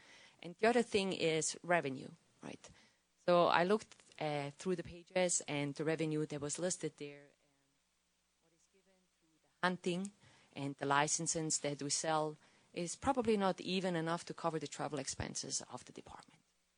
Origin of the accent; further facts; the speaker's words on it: Switzerland; now in Montana, United States; I'm originally from Switzerland, so from Europe